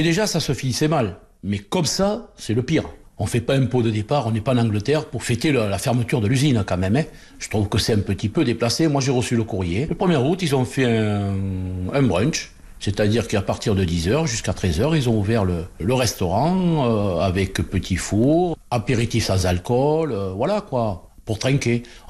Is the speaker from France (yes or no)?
yes; France; Nous on est français quoi.